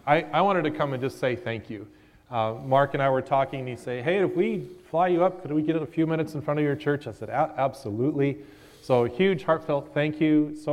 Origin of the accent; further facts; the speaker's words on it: Japan; moved away as an adult; So, born there, grew up there, came back here for college